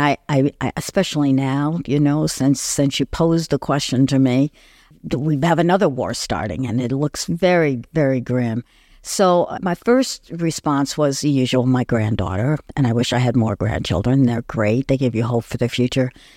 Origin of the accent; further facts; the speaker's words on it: Albany, New York, United States; She was the neighbor where I grew up in West Albany.